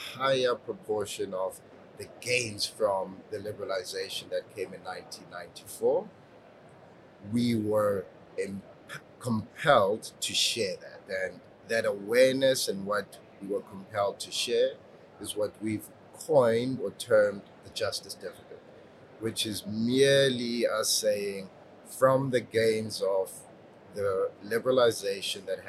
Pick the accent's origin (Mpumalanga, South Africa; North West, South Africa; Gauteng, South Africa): Gauteng, South Africa; Soweto; I mean, personally, I grew up in Pimville in Soweto and Zone 7.